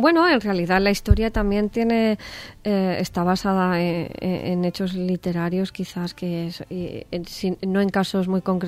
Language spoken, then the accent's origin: Spanish; Madrid, Community of Madrid, Spain; Porque yo, por ejemplo, soy de Madrid